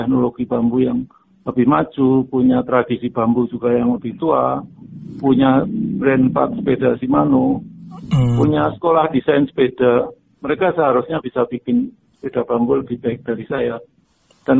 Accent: Java, Indonesia; Karena memang nama tipe-tipe sepeda saya menggunakan bahasa Jawa karena kami berasal dari Jawa.

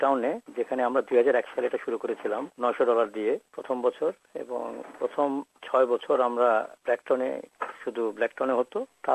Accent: Bangladesh; now in Australia; যেহেতু আমাদের জন্মসূত্রে আমরা বাংলাদেশি, আমাদের নারীর টান বাংলাদেশে

